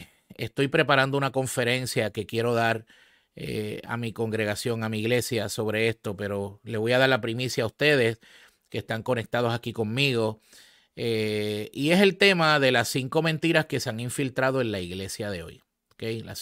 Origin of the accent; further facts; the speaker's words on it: Puerto Rico; en esta nación, Estados Unidos, en mi país, en Puerto Rico